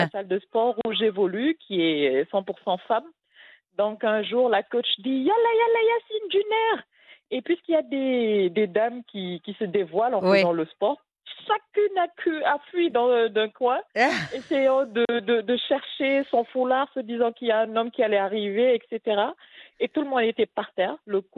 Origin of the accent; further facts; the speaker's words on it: Senegal; Je suis sénégalaise, marocaine de cœur, comme vous l'avez dit